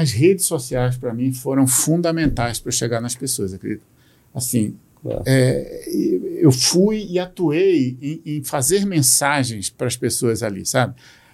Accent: Pernambuco, Brazil; eu sou pernambucano, tenho raízes, gosto disso.

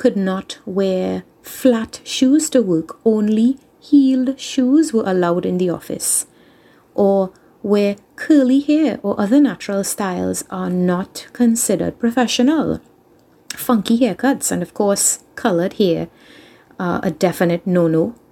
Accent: Trinidad & Tobago; As a Caribbean woman, and I'm from Trinidad and Tobago

